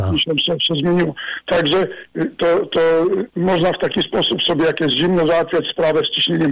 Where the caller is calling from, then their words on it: United States; To jest takie potrzebne tutaj u nas w Stanach Zjednoczonych.